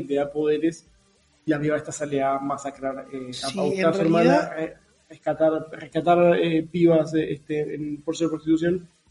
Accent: Argentina; la gente se olvida que los argentinos también somos collas.

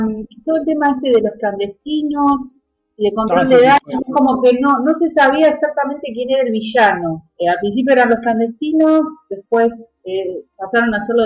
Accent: Argentina; pero nosotros somos argentinas

